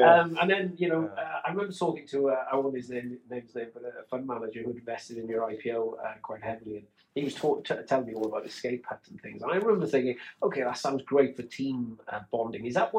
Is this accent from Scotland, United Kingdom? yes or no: no; Swansea, Wales, United Kingdom; when I was growing up in Swansea